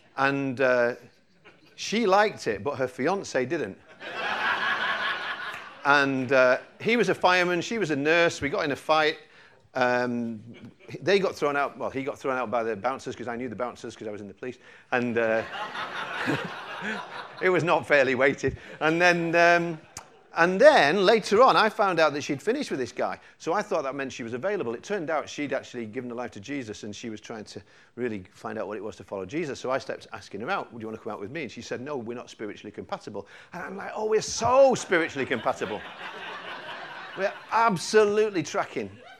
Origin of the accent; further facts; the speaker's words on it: Manchester, North West England, United Kingdom; I'm from Manchester originally. I was brought up a working class lad on a council estate